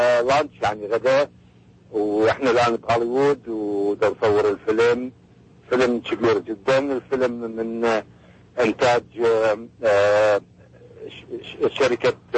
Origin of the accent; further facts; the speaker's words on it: Iraq; now in United States; عندما اسافر الى امريكا، اترك العراق واجي، والمعاناة اللي أمر بها هنا في هوليوود.